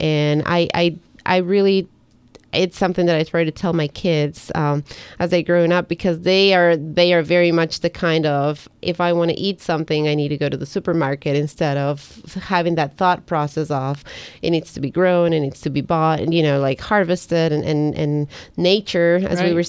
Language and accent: English; Ecuador; English is a second language; moved away; I'm originally from Ecuador, and when I first came to this country